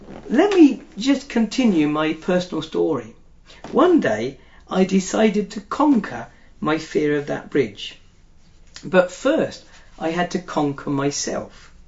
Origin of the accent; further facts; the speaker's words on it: Colchester, East of England, United Kingdom; my hometown of Colchester as a young man.